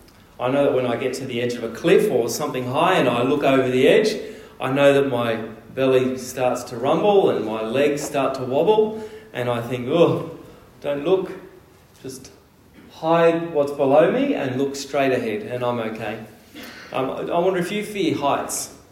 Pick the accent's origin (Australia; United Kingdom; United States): Australia; Now, as an Australian, this is a very important part of our culture, isn't it?